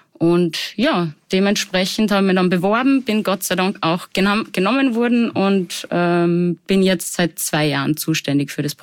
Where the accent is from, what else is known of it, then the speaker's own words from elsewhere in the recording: Salzburg, Austria; Ich komme ursprünglich aus Salzburg, wie man vielleicht unschwer auch hören kann.